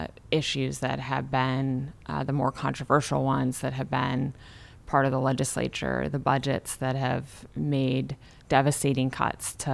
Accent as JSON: {"language": "English", "region": "Ohio", "country": "United States", "tie": "born or raised there", "said": "And then the legislator from my hometown was term limited, and she and I had long conversations about, you know, returning home and running for the seat. She was looking for a candidate. It's a tough district. It's a swing district. There are very few of those in Ohio right now"}